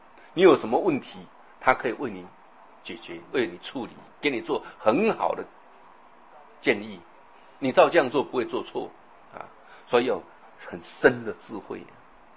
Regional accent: China; 在我们中国啊，年高得重就会称长则了

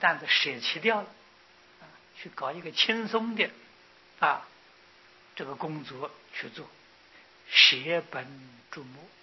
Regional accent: China; 我们中国人聪明的还是不少我就看到在国内外都看到

